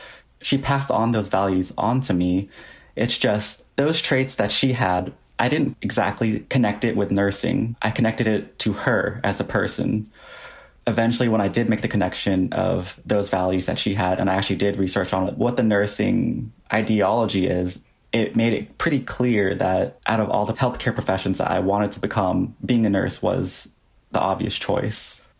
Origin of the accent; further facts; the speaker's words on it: Virginia, United States; born there; And I was born here in Virginia in 1992.